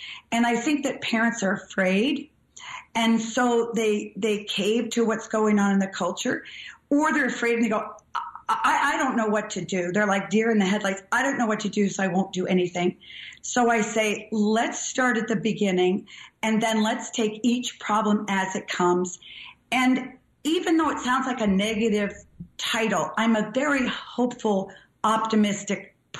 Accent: New England, United States; You know, I grew up in New England, and I said, if I have to live in the Midwest, I want my home to feel like New England.

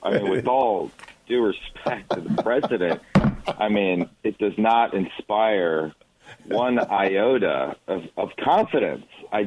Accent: Wisconsin, United States; In my home state of Wisconsin, where we used to rank top five in education consistently

